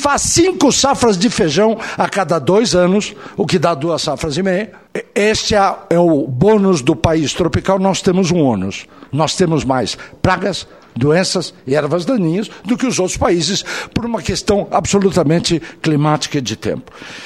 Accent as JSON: {"language": "Portuguese", "country": "Brazil", "said": "Somos do Brasil."}